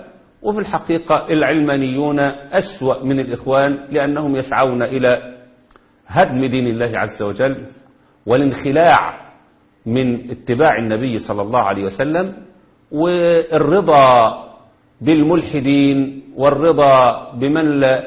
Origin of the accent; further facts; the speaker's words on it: Egypt; عندنا في مصر